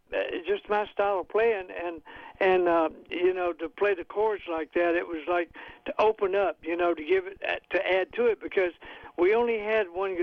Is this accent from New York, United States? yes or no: no; Shreveport, Louisiana, United States; When I was 14, I was playing on Louisiana A-Rod in my hometown, Shreveport, Louisiana